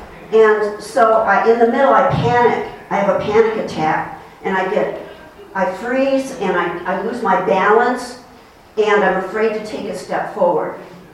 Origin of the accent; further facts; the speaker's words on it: Michigan, United States; It's a creek, called a creek around here. And I'm from Michigan.